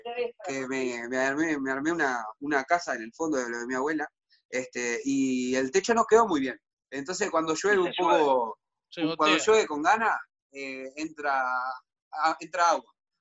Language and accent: Spanish; Montevideo, Uruguay; Yo soy de La Teja